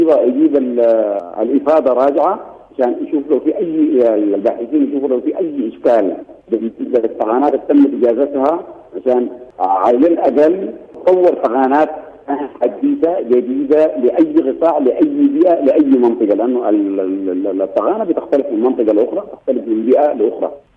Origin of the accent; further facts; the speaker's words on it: Sudan; في معظم مناطق الزراعة التقليدية عندنا في السودان ولايات دارفور الخمس وولايات كردفان الثلاث